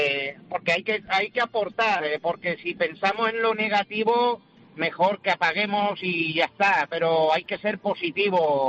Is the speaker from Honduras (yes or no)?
no; Montijo, Extremadura, Spain; Bueno, soy de Montijo, lo que pasa que he venido a la localidad de Azagra, en Navarra, a cargar.